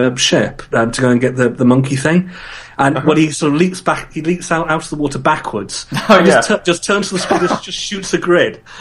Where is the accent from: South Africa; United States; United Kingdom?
United Kingdom; England; because obviously I'm English.